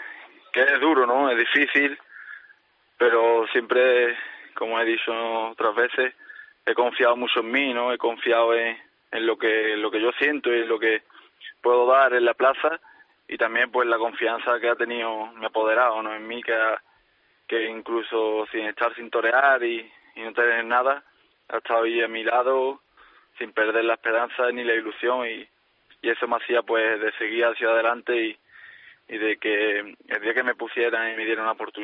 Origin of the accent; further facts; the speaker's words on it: Seville, Andalusia, Spain; mi tierra, ¿no? Que es Sevilla